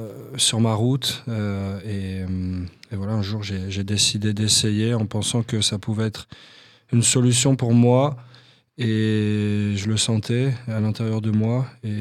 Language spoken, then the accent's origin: French; France; j'ai 32 ans et je suis français